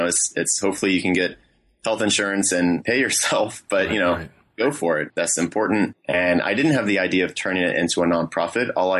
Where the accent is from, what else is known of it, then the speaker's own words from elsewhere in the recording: Driftwood, Texas, United States; now in New York City, United States; even though I live here in New York City, I'm not from here. I'm from Driftwood, Texas.